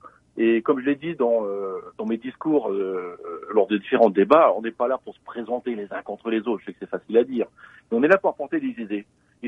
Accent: Canada; first language English; French is a second language; Je suis un Canadien anglophone et un Français, voilà. Donc voilà. Je suis un Français-Canadien, mais je ne suis pas un Canadien-Français.

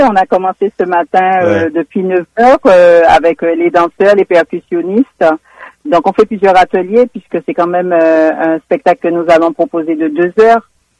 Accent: Martinique, France; voilà, je suis martiniquais, je viens de là, voici ce qui s'y passe.

